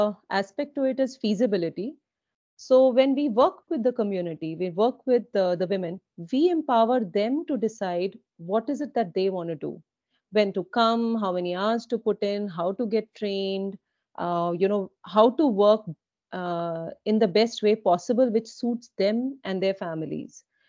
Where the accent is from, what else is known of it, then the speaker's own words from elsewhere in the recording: Delhi, India; I come from Delhi where people live on roads, even in extreme cold without proper clothing.